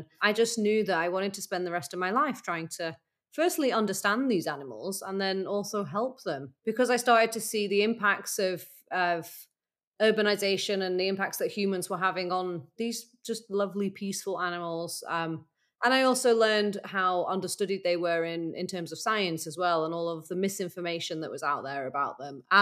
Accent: Manchester, North West England, United Kingdom; I was a city girl. You know, I grew up in Manchester. I loved Manchester.

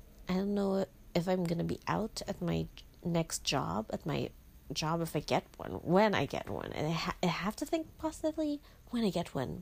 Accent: Philippines; English is a second language; I'm from the Philippines. I am a queer Catholic and an absolutely useless lesbian. I'm also unemployed and a millennial

